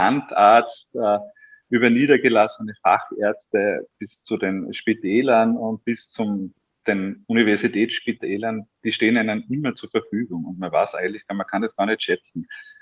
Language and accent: German; Styria, Austria; ich komme aus der Obersteiermark